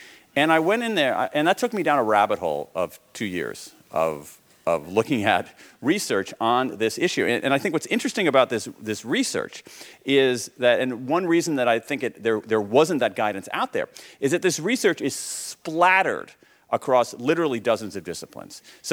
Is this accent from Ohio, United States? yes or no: yes; Columbus, Ohio, United States; I grew up in Columbus, Ohio in the 1970s.